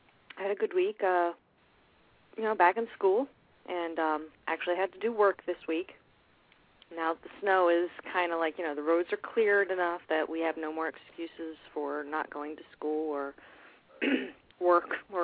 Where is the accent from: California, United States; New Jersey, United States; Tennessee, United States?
New Jersey, United States; Hey, I'm from originally from Jersey, you know? Maybe we're related.